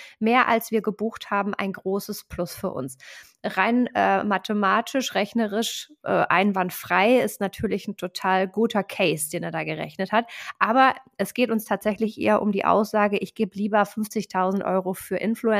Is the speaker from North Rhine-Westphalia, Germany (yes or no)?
yes; Cologne, North Rhine-Westphalia, Germany; Wir als Kölner sagen ja auch immer, man muss auch jönne gönne.